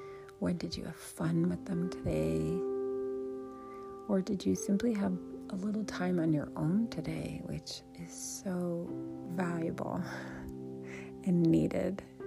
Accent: Canada; now in United States; Here it is, the Thanksgiving weekend in the United States where I live. I grew up in Canada, but we've lived in the United States for many years.

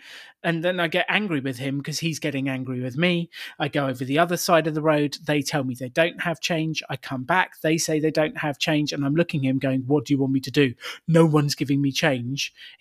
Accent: United Kingdom; And I'm very British.

